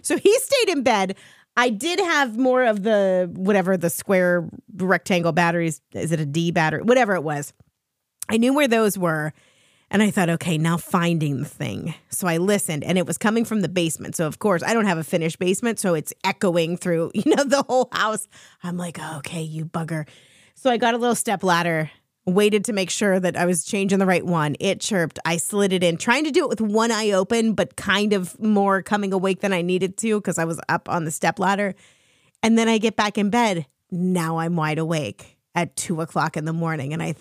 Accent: Ohio, United States; I was glad to see my Buckeyes, my home state of Ohio Buckeyes, winning.

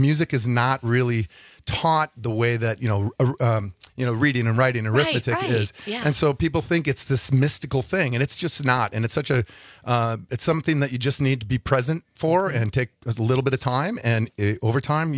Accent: Green Bay, Wisconsin, United States; We're from Green Bay.

